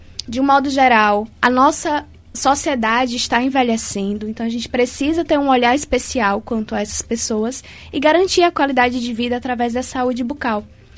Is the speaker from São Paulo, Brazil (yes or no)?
no; Uauá, Bahia, Brazil; Eu atendia no sertão, eu sou do sertão, baiano, e por alguns meses eu atendi na unidade básica de saúde lá na minha terra, eu sou de Uauá